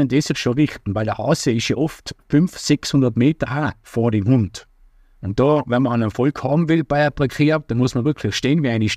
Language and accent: German; Scharnitz, Tyrol, Austria; wo ich herkomme aus Scharnitz im Hochgebirge